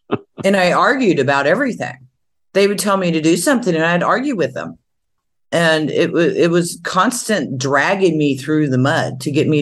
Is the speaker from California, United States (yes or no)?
yes; California, United States; I'm from California.